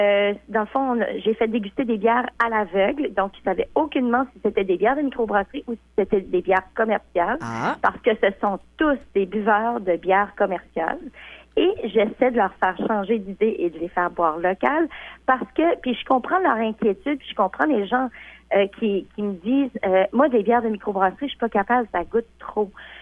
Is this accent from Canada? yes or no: yes; New Brunswick, Canada; Là, je dis que je viens du Nouveau-Brunswick.